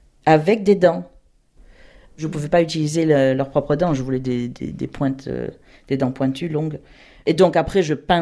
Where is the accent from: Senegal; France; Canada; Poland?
France; now in United States; Elle adorait le fait que je suis française. Et du coup, elle a dit, mais t'as pas d'accent. Parce qu'au bout de 15 ans, oui, j'ai perdu mon accent français. Donc j'ai un accent américain, en fait.